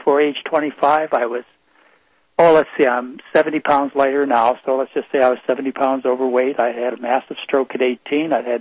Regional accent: Michigan, United States; I was raised in Michigan. Okay. I was raised in Michigan, Midwest, parents who really cared about me, fortunately.

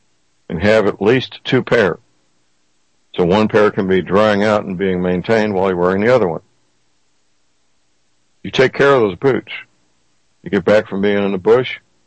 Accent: Missouri, United States; I know in St. Louis County, Missouri, my hometown, they've done that.

